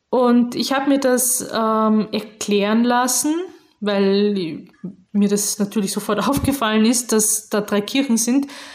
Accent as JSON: {"language": "German", "country": "Austria", "said": "nicht einfach so wie bei uns in Österreich zur nächsten Polizeistelle gehen"}